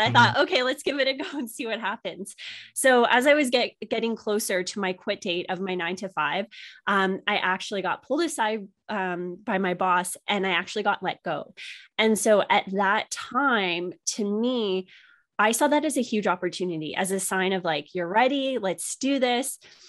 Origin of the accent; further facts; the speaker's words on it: Canada; I grew up in a very traditional, I led a very traditional life. I'm from Canada, a small town in Canada.